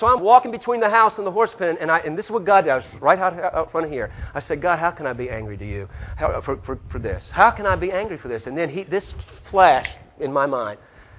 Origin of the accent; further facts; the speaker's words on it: New Orleans, Louisiana, United States; also born or lived in Houston; I'm a city boy. I was born and raised in New Orleans, Houston.